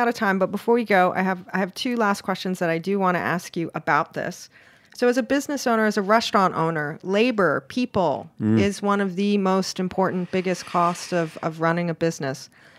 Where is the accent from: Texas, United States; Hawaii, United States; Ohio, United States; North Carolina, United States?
Hawaii, United States; I'm originally from Hawaii, so I like warm apartments.